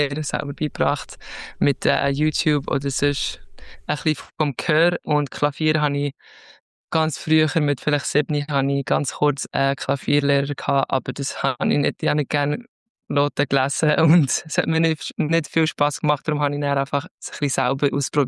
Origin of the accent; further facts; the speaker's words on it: Zurich, Switzerland; born there; now in Steffisburg, Switzerland; ich bin in Zürich geboren, aber wohne jetzt in Steffisburg, mache eine Schreinerlehre, bin jetzt im 2. Lehrjahr und bin jetzt gerade 19 geworden.